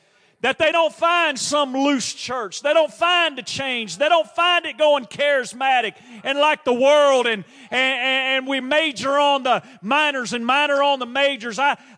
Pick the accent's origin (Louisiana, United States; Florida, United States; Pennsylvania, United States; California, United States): Louisiana, United States; I'm from Louisiana, but hunting wasn't my thing.